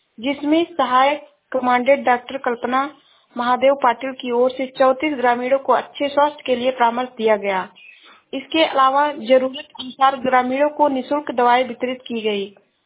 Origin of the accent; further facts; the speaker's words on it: Uttar Pradesh, India; मैं जिला श्रावस्ती से हूँ।